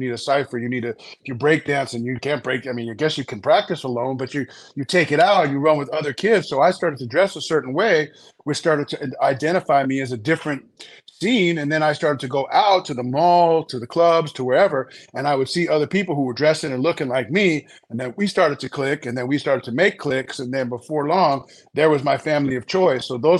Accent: Canoga Park, California, United States; growing up in Canoga Park, California, but going to, you know, a school, which was like the upper crust thing

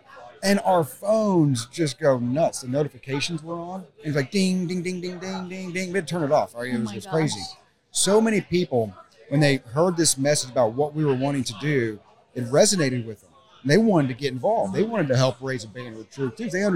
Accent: San Antonio, Texas, United States; You know, I was born and raised in San Antonio. I'm an Alamo boy. I got friends and family down there.

